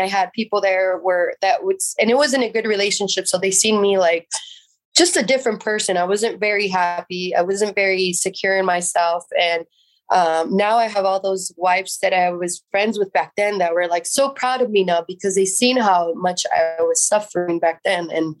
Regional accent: San Jose, California, United States; I just, you know, I grew up in Eastside San Jose. It's probably not the best neighborhood. My parents were immigrants. So I'm first generation here

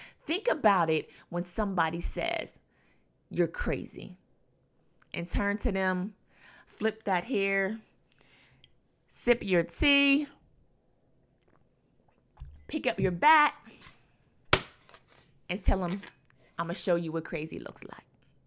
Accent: United States; I'm just so tired of it as an American citizen, as a taxpayer.

